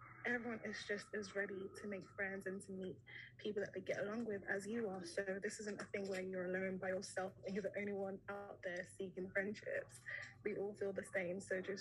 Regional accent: Nigeria; I'm in my third year of anthropology and law at LSE, and I'm from Nigeria.

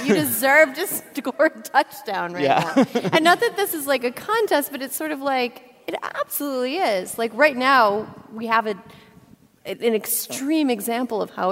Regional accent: Frederick, Wisconsin, United States; I'm from a town called Frederick. I don't know if any of you have heard of it. It has about 1,100 people. It's like a little north of Eau Claire.

